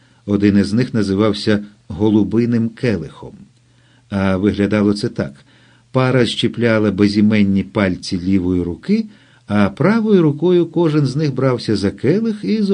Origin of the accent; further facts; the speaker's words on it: Lviv Oblast, Ukraine; Оскільки я справжній галичанин